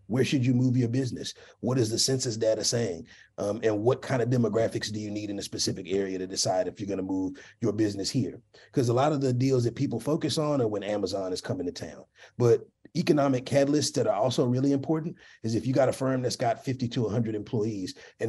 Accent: Chicago, Illinois, United States; I'm from Chicago. I eat Harold's.

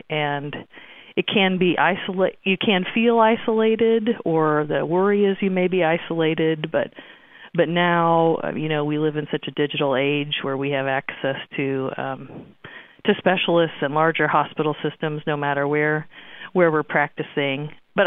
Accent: Missouri, United States; I grew up here in Dade County, Missouri, which is in rural southwest Missouri, on a cow-calf cattle farm ranch

